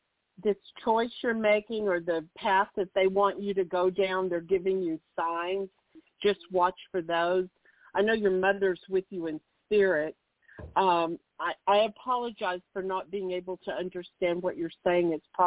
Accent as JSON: {"language": "English", "region": "Texas", "country": "United States", "said": "I'm from Texas, so my accent's a little different."}